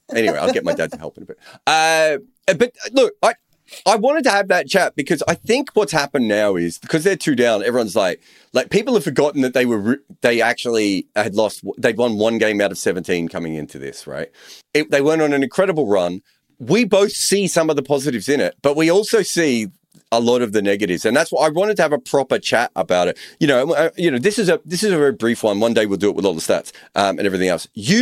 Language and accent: English; Australia; And I'm an Australian.